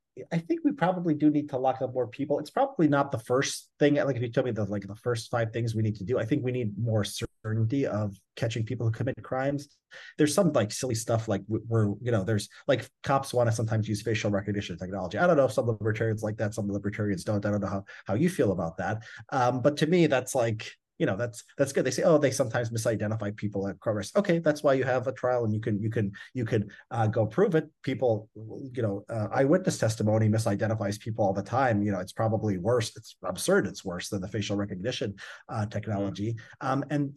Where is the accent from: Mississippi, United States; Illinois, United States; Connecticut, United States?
Illinois, United States; Chicago; I grew up in Chicago, it could have been other cities too